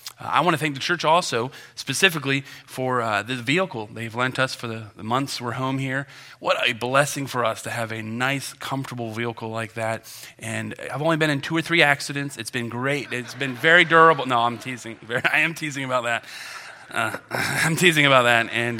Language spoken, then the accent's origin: English; Martinsburg, West Virginia, United States; moved away as an adult; I came here from West Virginia. I grew up in Martinsburg, West Virginia, came down here in 2000